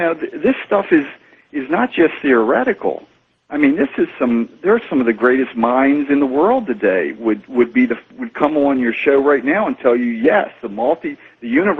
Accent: Maryland, United States; I'm from Maryland.

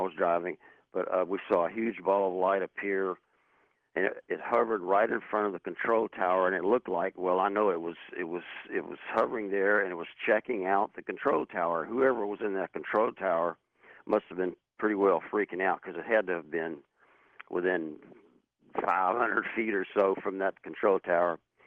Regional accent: Lake Charles, Louisiana, United States; also born or lived in New Orleans; I'm from Lake Charles, and I used to live in New Orleans.

